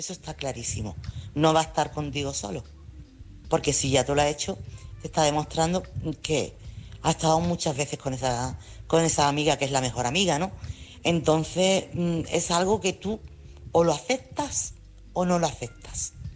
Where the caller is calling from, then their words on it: Chiclana de la Frontera, Andalusia, Spain; corresponsal de Chiclana.